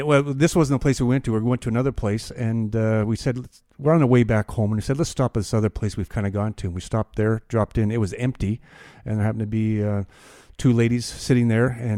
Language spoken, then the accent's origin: English; Hanna, Alberta, Canada; small farming town, about 2,000 people, and we grew up